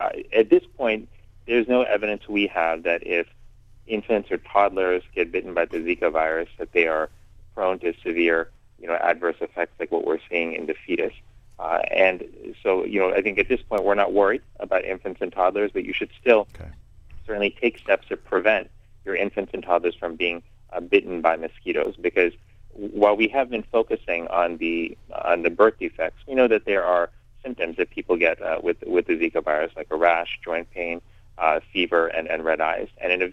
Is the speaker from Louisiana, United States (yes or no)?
no; Florida, United States; to the city and to the state of Florida. I want to do everything I can to make sure the residents of my hometown and my home state are protected.